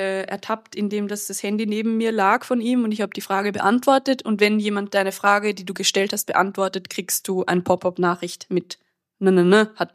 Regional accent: Salzburg, Austria; now in Vienna, Austria; Ja, wir sind aus Salzburg.

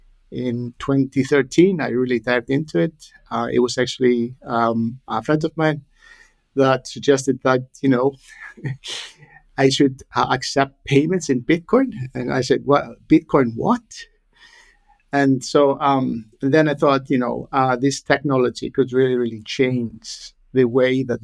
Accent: Iceland; English is a second language; also born or lived in Denmark / United States; I'm Icelandic, born and raised in Iceland, educated in Iceland, Denmark, in the U.S. I've lived in U.S., in Hamburg, in San Francisco, in New York for 10 years.

